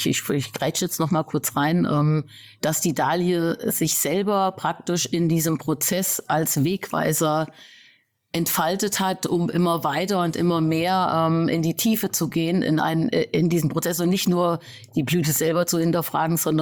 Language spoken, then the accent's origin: German; Eiterfeld, Hesse, Germany; born there; Ich bin im Landkreis Fulda geboren, der früher sogar noch Landkreis Hünfeld war. Ja. Also in einem kleinen Ort bei Eiterfeld, der heißt Detloff-Roth. Mhm. Dort bin ich geboren worden.